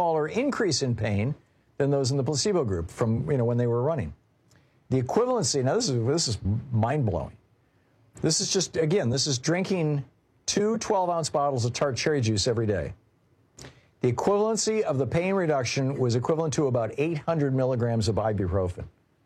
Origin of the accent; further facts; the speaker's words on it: Lansing, Michigan, United States; When I was growing up in Michigan, we had three hospitals in Lansing, Sparrow, Ingham Medical, and St. Lawrence, and all three were nonprofit.